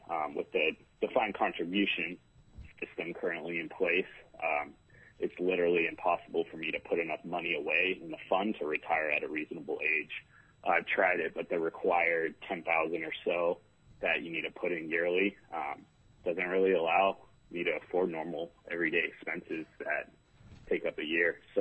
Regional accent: Anchorage, Alaska, United States; now in Fairbanks, United States; I'm a lifelong multi-generational Alaskan. I grew up in Anchorage, moved to Fairbanks about 6 years ago.

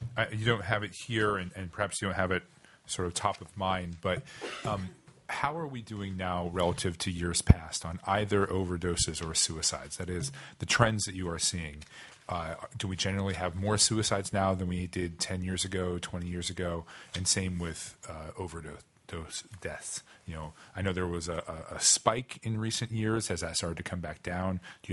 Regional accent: Alaska, United States; You know, I grew up in rural Alaska.

